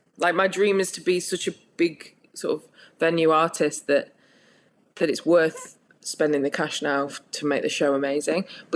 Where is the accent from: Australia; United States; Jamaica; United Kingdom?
United Kingdom; Rotherham, Yorkshire and the Humber; born there; Yeah, I was 86. I was born